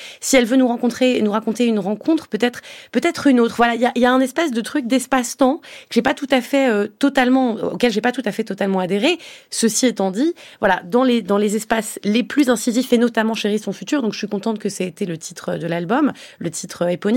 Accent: Italy; Alors peut-être que c'est parce que je suis italienne

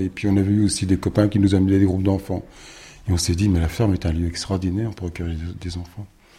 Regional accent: Guingamp, Brittany, France; Je suis originaire de la région de Guingamp, au nord de Guingamp. Et puis je suis arrivé ici, bientôt ça fera 40 ans.

